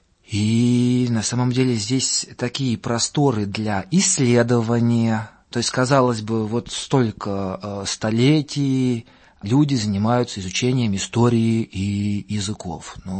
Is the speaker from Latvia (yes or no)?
yes; Riga, Latvia; born there; first language lv; Russian is a second language; Я родился под Ригой, и в семье никто по-русски не разговаривал.